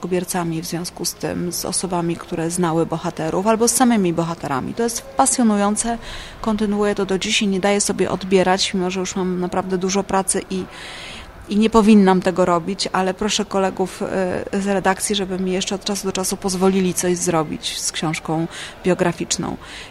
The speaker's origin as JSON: {"language": "Polish", "town": "Gdynia", "region": "Pomeranian Voivodeship", "country": "Poland", "said": "Ponieważ już na studiach pochodzę z Gdyni i w Gdańsku razem z koleżankami i kolegami pracowaliśmy"}